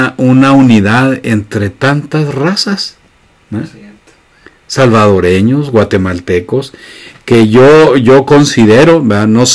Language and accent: Spanish; Mexico; Como mexicano le digo